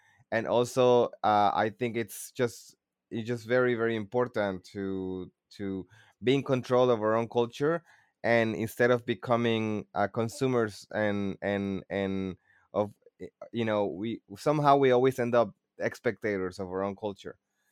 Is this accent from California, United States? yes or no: yes; San Francisco, California, United States; also born or lived in Mexico City; I grew up over there in the Mission, in San Francisco. That's kind of you know, that's like my origins